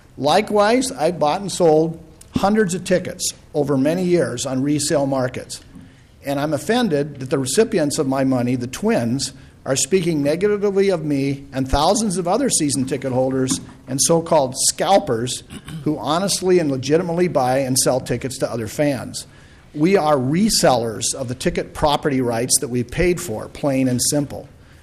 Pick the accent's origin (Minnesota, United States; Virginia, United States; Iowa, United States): Minnesota, United States; Winona; from Winona. I'm a professor at Winona State University, economist.